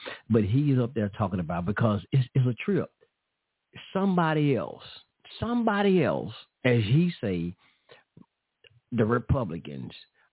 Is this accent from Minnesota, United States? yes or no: no; Memphis, Tennessee, United States; Well, Justin Pearson, I'm from Memphis, too. I'm from Memphis, too.